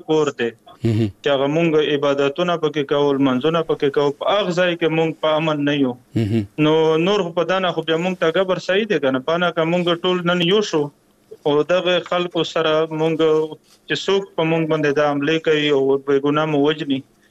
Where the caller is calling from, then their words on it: Bannu, Khyber Pakhtunkhwa, Pakistan; خبرې کوم ضلع بنو نه.